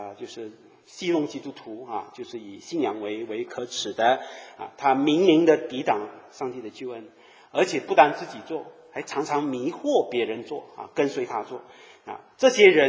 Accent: Malaysia; 我们马来西亚啊，我在马来西亚长大，我吃猪肉的

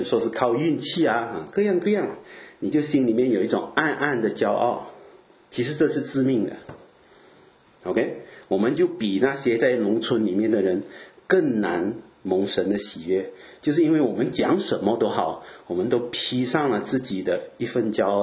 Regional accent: Malaysia; now in Europe; 特别是我们马来西亚人没有几个人会来欧洲的，通常去澳洲去北美这样

